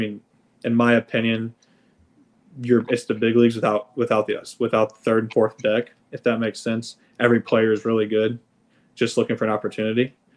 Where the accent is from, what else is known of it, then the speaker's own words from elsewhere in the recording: St. Louis, Missouri, United States; especially growing up in St. Louis, being a Cardinal fan